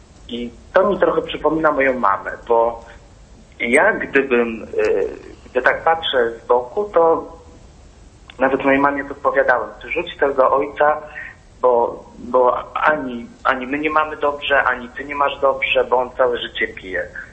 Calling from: West Pomeranian Voivodeship, Poland; Koło Koszalina.

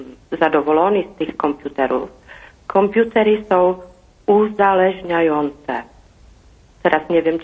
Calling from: Czechia; Pani … z Czech.

